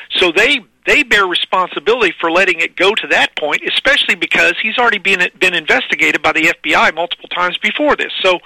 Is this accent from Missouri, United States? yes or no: yes; Missouri, United States; Jamie, if you remember, I'm originally from Missouri.